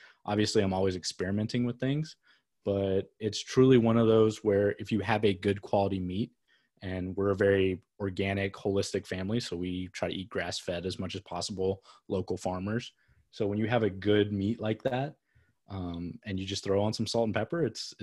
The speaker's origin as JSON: {"language": "English", "region": "Texas", "country": "United States", "said": "I'm from Texas. You can't not know how to grill."}